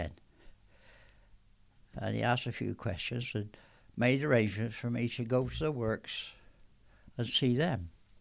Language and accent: English; Gloucester, South West England, United Kingdom; also born or lived in London; And I was born in London, in Shepherd's Bush, London. I moved to Gloucester when I was, I don't know.